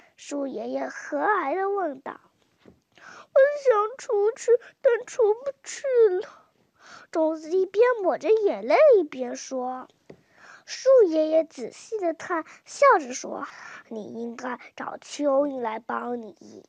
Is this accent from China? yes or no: yes; Shanghai, China; 我是来自上海市愚园路第一幼儿园大班